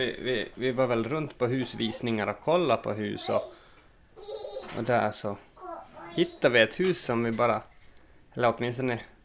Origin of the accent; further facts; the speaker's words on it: Porvoo, Uusimaa, Finland; och född och uppvuxen i Pormo, född för cirka 30 år sedan. Jag har levt över halva mitt liv här i Pormo